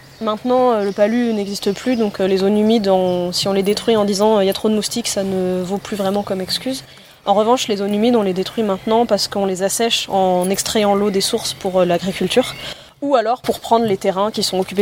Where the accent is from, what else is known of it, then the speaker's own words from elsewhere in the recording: Nouvelle-Aquitaine, France; Je viens de Corrèze, je peux me permettre. J'ai vécu là-bas